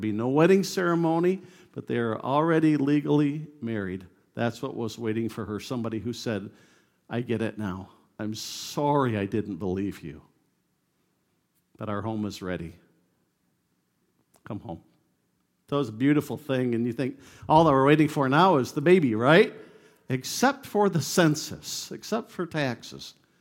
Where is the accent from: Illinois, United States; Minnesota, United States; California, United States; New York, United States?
New York, United States; Batavia; I grew up near Batavia, New York